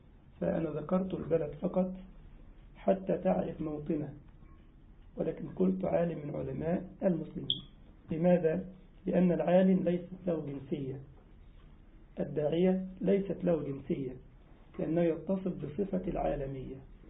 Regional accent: Egypt; وطبعا زول عندهم زي يا راجل عندنا في مصر او يا اخي

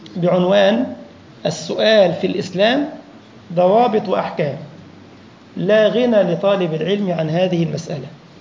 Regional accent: Egypt; طبعا يعني الميكروباص عندنا في مصر كده أوتوبيس

